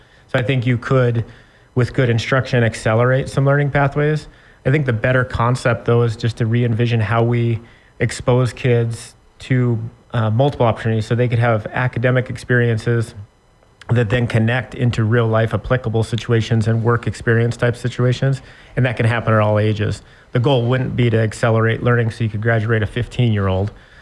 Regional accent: Montana, United States; So I grew up in the Flathead Valley.

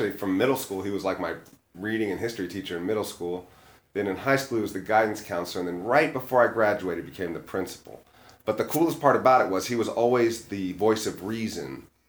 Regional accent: Yellow Springs, Ohio, United States; like I come from Yellow Springs, which is a hippie liberal town.

